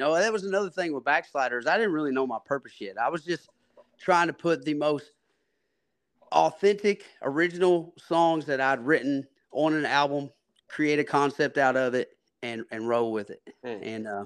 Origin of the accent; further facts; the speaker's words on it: Kentucky, United States; you know, I'm from Kentucky, so I ain't drinking no whiskey. I'm drinking bourbon.